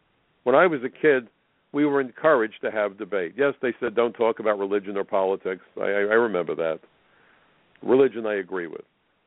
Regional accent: Brooklyn, New York, United States; I'm from Brooklyn, New York, and I'm a lifelong Democrat, but first and foremost, I'm an American

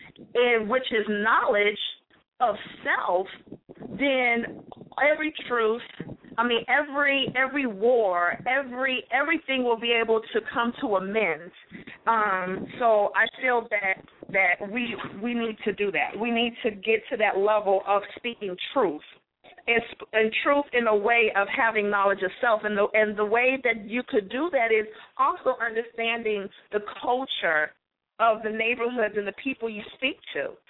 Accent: Phoenix, Arizona, United States; I grew up in Phoenix, Arizona

